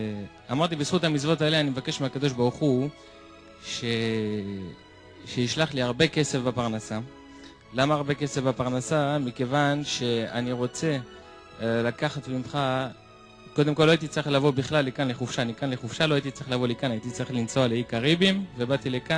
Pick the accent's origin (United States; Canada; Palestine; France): France; Hebrew is a second language; also born or lived in Israel; אני צרפתי.